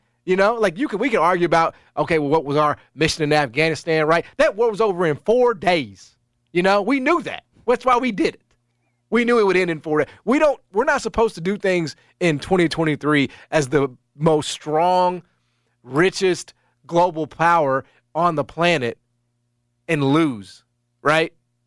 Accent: United States; Like, I'm an American. My birthday is July the 4th.

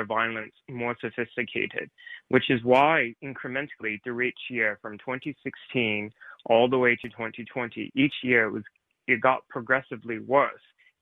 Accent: Portland, Oregon, United States; Portland was particularly brutal. That's my hometown.

